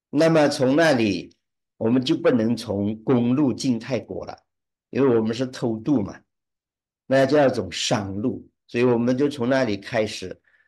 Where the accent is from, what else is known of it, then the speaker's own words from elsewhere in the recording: Yunnan, China; 我们云南人呢就叫市集叫街，我就生在这个莽林街这个地方啊。